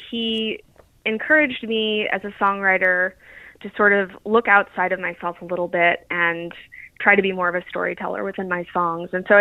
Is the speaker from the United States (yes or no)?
yes; Wimberley, Texas, United States; just as a child and an adolescent growing up in Central Texas, there was a big wealth of images to pull from